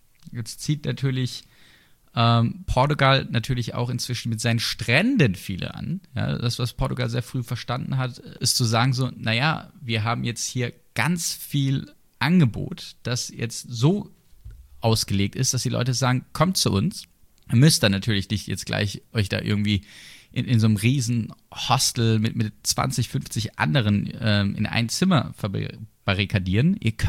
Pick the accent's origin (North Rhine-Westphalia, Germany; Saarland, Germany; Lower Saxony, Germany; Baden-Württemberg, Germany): Baden-Württemberg, Germany; Sinsheim; born there; Ich komme ja aus der Gegend, als gebürtiger Sinsheimer.